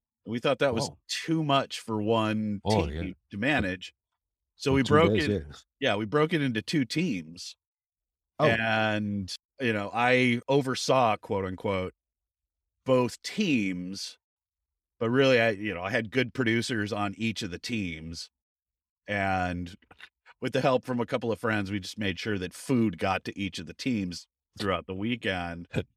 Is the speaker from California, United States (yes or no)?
yes; San Jose, California, United States; I was excited to go down to San Jose because I grew up in San Jose.